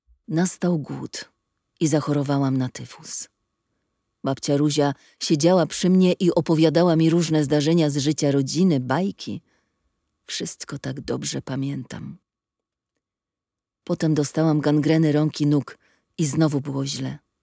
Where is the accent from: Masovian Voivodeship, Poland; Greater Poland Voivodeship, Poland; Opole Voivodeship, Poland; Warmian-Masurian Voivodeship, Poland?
Greater Poland Voivodeship, Poland; Konin; Zdążyłam jeszcze przez 6 lat być szczęśliwą w moim rodzinnym miasteczku Koninie, gdzie mieszkał … właścicieli wiatraków, a potem młynów i olejarni, i … ludzi bez majątku, którzy sami dochodzili do wszystkiego.